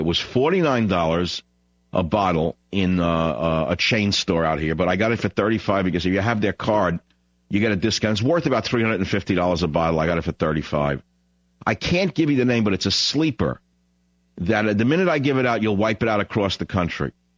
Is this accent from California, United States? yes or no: yes; California, United States; You know that the California wineries I hate to say it because I'm from California